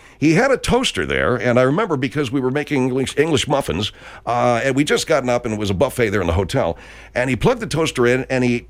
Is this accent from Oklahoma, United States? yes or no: no; Little Rock, Arkansas, United States; the Sluggo Country Festival there in Arkansas in Little Rock, my hometown.